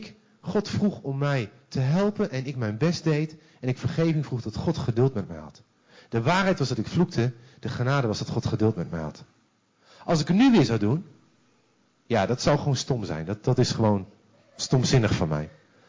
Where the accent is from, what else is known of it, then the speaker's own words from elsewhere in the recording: Deventer, Overijssel, Netherlands; Ondanks dat ik uit Deventer kom, ik zal nooit perfect worden.